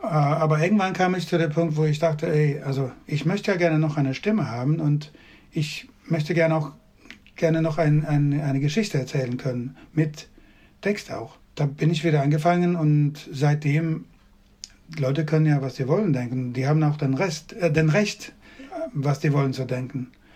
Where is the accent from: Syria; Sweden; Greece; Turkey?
Sweden; German is a second language; Ich habe Dialekt, also ich habe meinen Dialekt von wo ich geboren bin.